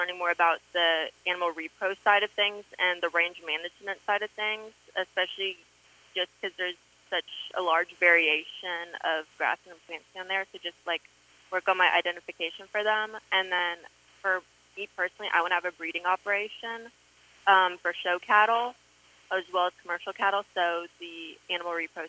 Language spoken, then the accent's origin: English; Manvel, Texas, United States; Manville, Texas. It's 30 minutes south of Houston. So I'm away from home.